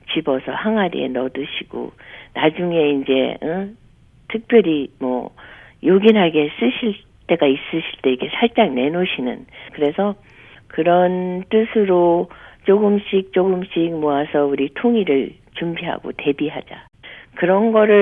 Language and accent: Korean; South Korea; 한국 사람으로서 제 개인적인 생각은